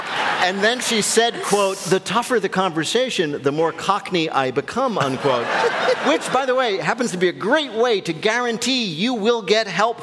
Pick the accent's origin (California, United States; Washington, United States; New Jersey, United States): New Jersey, United States; Hey, how are things in my home state of New Jersey?